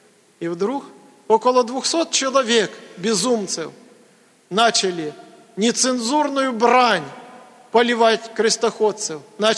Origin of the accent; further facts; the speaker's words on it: Donetsk, Donetsk Oblast, Ukraine; на нас, может, смотрели, что мы из Донецка какие-то не такие.